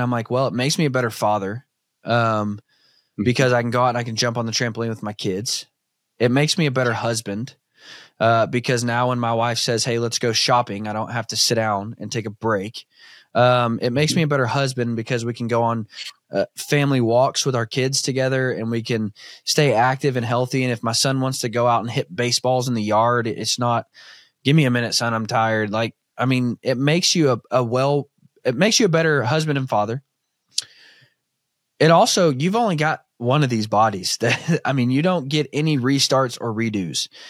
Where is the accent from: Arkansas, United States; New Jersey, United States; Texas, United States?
Arkansas, United States; I grew up in Southern Arkansas, like hunting deer at beer camp